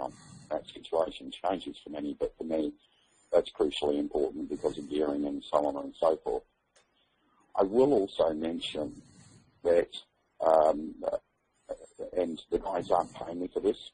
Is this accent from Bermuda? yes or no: no; Australia; now in United States; I'm an Australian living in America that actually is ringing into this call from Toronto, so work that one out. I moved over to the US around about 6 years ago